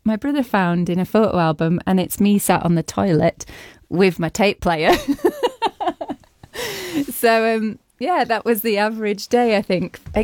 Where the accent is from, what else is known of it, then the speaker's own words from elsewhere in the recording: Northern Ireland, United Kingdom; moved away; also born or lived in Barnsley; And then when we moved from Northern Ireland to Barnsley, there was an amazing performing arts service there that was opposite the football pitch.